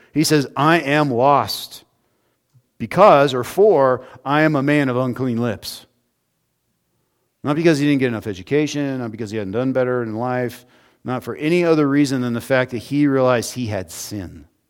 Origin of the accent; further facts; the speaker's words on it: California, United States; I remember as a kid growing up in the Sacramento Valley, the SR-71 was really cool until it re-entered the atmosphere near you